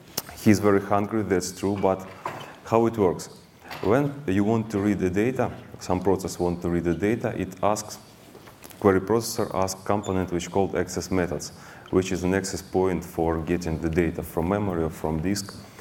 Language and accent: English; Ukraine; English is a second language; I came from Ukraine.